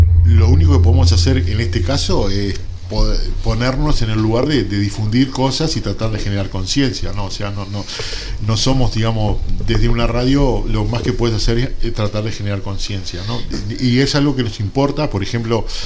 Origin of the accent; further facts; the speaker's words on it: Santa Lucía, Canelones, Uruguay; born there; moved away as an adult; yo nací en Santa Lucía y me fui con 20 años y ahora volví a vivir a Santa Lucía con 60. O sea, estuve 40 años fuera de Santa Lucía.